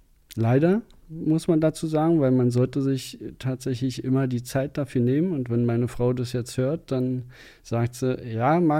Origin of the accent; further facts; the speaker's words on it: Hohen Neuendorf, Brandenburg, Germany; also born or lived in Oranienburg; now in Berlin, Germany; wurde in Oranienburg geboren und habe meine Kindheit im Speckgürtel von Berlin verbracht, Hohenneuendorf, Bückenwerder, Boxhof, dort so die Ecke.